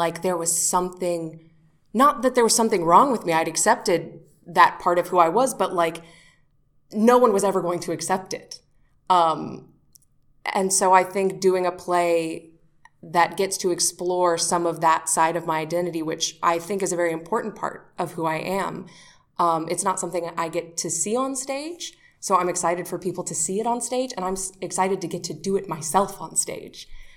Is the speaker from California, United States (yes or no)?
no; North Carolina, United States; I mean, I grew up queer in North Carolina.